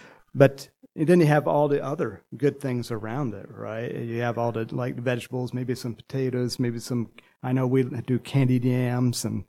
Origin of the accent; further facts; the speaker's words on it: California, United States; I grew up in California, so I'm thinking, you know, God's going to, you know, keep edging me that way again.